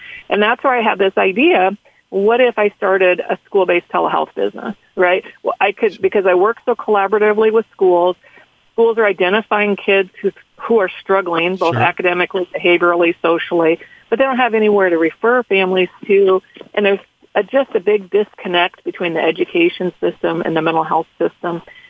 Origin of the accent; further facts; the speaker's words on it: Manning, Iowa, United States; So I'm actually from Carroll. Grew up in Manning, but been in Carroll County my entire life